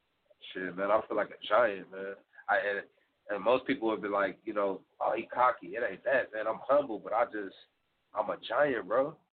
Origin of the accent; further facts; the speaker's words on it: Harvey, Illinois, United States; also born or lived in Chicago; Well, I'm from Harvey, Illinois. You know what I'm saying? That's like in the deep hundreds of Chicago. Slummed out. And then I moved to the project with my big brother down in the low end of Chicago